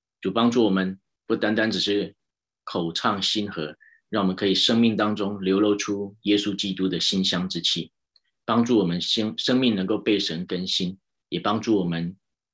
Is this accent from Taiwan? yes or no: yes; Taiwan; now in United States; 本来以为我的故乡台湾是很紧急的状态，